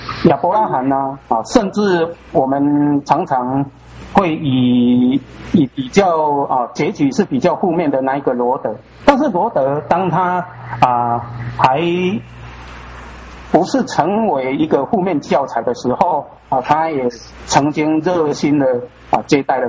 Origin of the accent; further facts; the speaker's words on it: Taiwan; 我记得我们台湾话有一个谚语那我小时候就听过，他的意思是这样我用闽南语讲